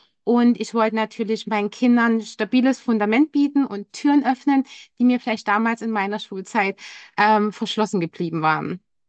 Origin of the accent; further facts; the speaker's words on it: Altenburg, Thuringia, Germany; now in Munich, Germany; ich komme ja ursprünglich aus Altenburg in Thüringen, wohne aber mit meinem Mann und meinen zwei Kindern schon seit 12 Jahren in München im Stadtteil Solln.